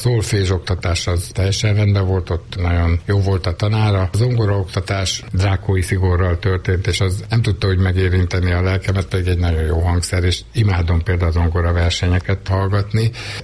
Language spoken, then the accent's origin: Hungarian; Gyula, Békés, Hungary; born there; Én Gyulán születtem